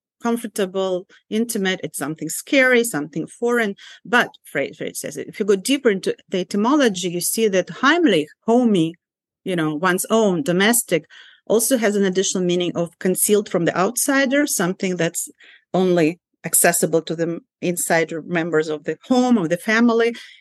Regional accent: Ukraine; moved away; as a Soviet Jew growing up in Soviet Ukraine, and even though I spoke both Russian and Ukrainian with my friends, and kind of we all shared the same secular Soviet culture

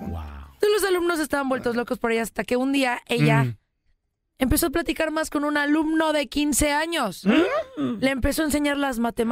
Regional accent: Chihuahua, Mexico; Porque yo también soy de Chihuahua.

